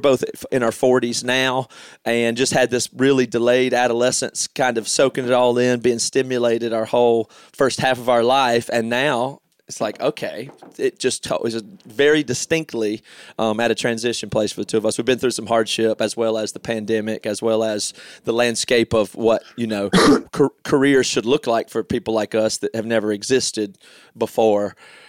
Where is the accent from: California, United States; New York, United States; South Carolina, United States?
South Carolina, United States; now in Seattle, United States; Well, I've been here 20 years. I just hadn't lost my accent. But we come from we came from a rural part of South Carolina.